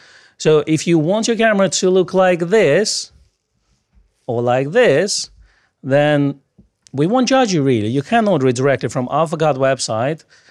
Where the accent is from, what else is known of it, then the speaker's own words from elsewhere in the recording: United Kingdom; we are true British and Becky, who's Welsh.